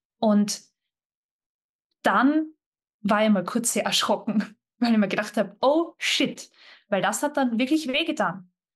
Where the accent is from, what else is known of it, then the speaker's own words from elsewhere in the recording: Austria; mit bei uns in Österreich zumindest mit der Bildungskarenz